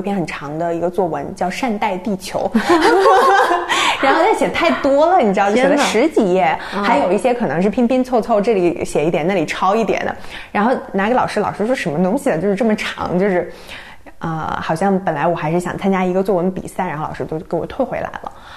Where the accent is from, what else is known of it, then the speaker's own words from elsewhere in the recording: Dongying, Shandong, China; 我跟小牛是老乡嘛，我们家乡其实也不是那种很发达的城市、三线城市